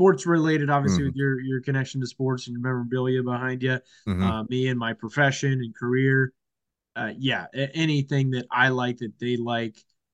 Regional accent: Cincinnati, Ohio, United States; I didn't ski when I was little, just growing up in Cincinnati, not too many mountains around.

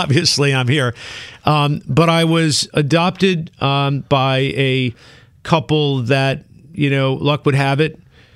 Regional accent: Buffalo, New York, United States; born there; So I was born in Buffalo, New York.

